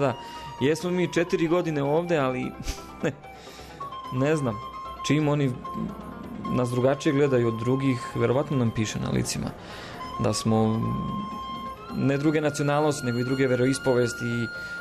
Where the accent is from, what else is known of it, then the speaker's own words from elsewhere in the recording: Loznica, Šumadija and Western Serbia, Serbia; Ja sam rodom iz Loznice, zapadne Srbije, pogranični deo sa Bosnom